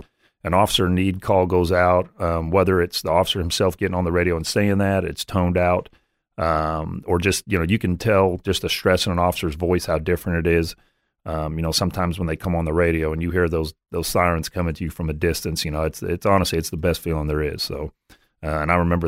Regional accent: California, United States; growing up in the Bay Area, I would never trade that, you know, for what I was able to see and experience

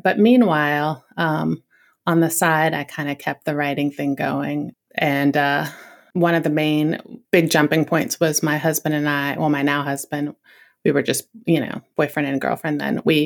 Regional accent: Virginia, United States; which I grew up in Northern Virginia, so that was a couple hours away.

